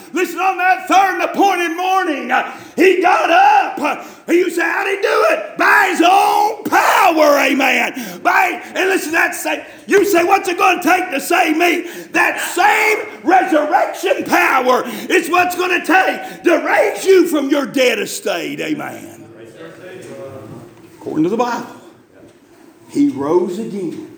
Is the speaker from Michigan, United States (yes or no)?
no; Wise, Virginia, United States; accent: Wise County, Virginia; I mean, I was from Wise, Virginia. I moved to Tennessee, amen, south of Wise, Virginia, and they called me